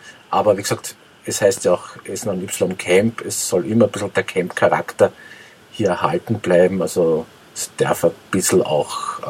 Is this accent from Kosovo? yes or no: no; Austria; Ja, quasi ich als Österreicher